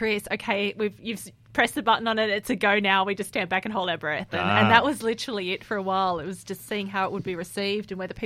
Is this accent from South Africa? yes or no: no; Wagga Wagga, New South Wales, Australia; you know how I grew up in Wagga?